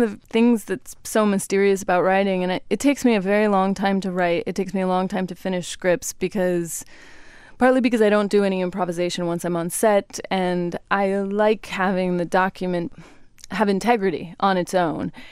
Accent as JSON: {"language": "English", "town": "Sacramento", "region": "California", "country": "United States", "tie": "born or raised there", "said": "in Sacramento, California, which is my hometown, which I love very much."}